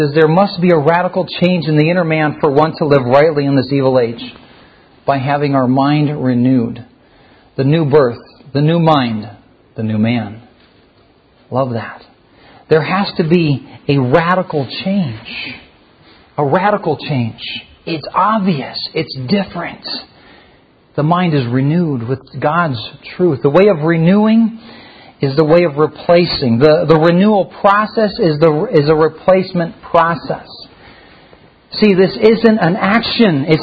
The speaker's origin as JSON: {"language": "English", "country": "Philippines", "tie": "born or raised there", "said": "if you look out in the village that I grew up in the Philippines"}